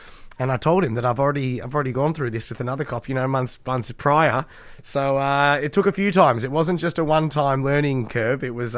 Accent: Sandringham, Victoria, Australia; I grew up in the Bayside town of Sandringham.

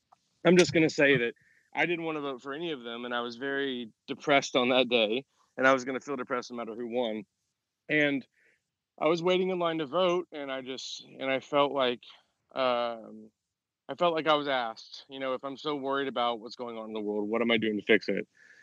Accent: Oklahoma, United States; I'm from Oklahoma

